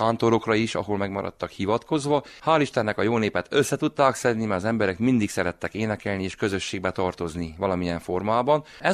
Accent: Szentivánlaborfalva, Covasna, Romania; Szent Iván Laborfalván születtem és máig itt élek

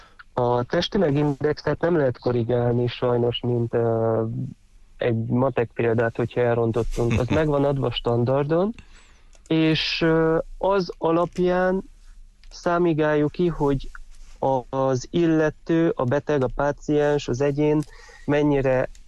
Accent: Târgu Mureș, Mureș County, Romania; now in Miercurea Ciuc, Romania; Én vásárhelyi születésű vagyok, 26 és fél évet éltem pontosabban Vásárhelyen

